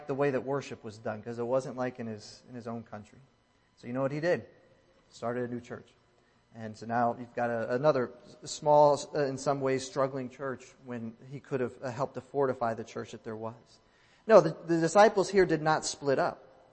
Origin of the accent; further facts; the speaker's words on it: New Jersey, United States; it's okay to recognize that I'm from New Jersey, that I'm an Anglo guy